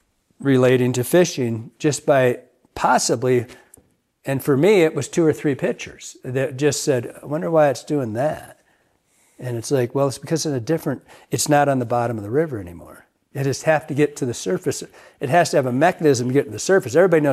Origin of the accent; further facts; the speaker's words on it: Michigan, United States; I grew up in Michigan, as you all know.